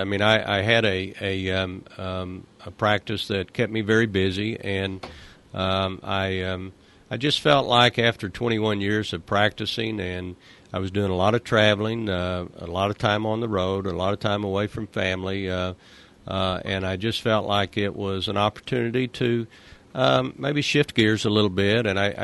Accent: Carterville, Illinois, United States; I'm from Carterville.

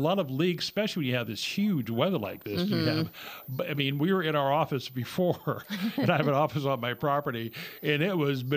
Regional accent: Guerneville, California, United States; also born or lived in San Francisco; And I was born in Guerneville, raised in Guerneville. I was born in San Francisco

